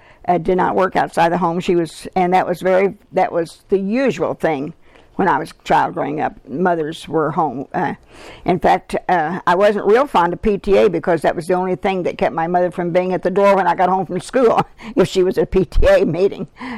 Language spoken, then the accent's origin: English; St. Joseph, Missouri, United States; Well, I grew up actually in South St. Joseph. Mm-hmm. Lived on East Colorado Street. And then later, when I was a senior in high school, we moved over on Hammond Street.